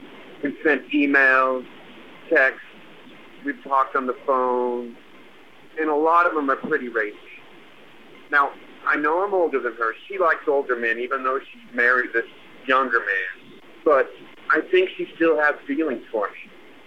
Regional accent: United States; I'm not British. I just pretended to be British because no one took an American punk rocker seriously.

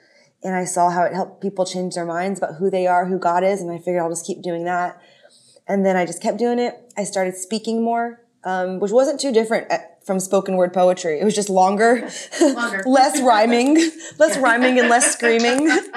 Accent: San Francisco, California, United States; Well, I'm originally from San Francisco.

